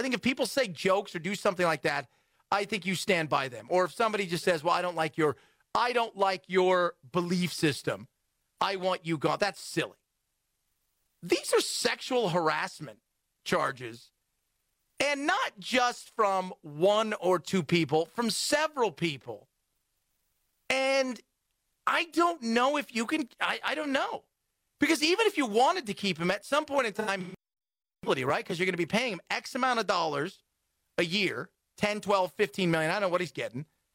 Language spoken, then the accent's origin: English; California, United States; But it's always because I'm a Californian.